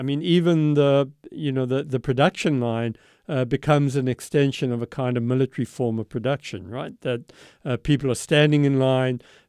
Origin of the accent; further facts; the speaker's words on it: South Africa; moved away; But I grew up in South Africa where, to go to school, you had to get dressed in a uniform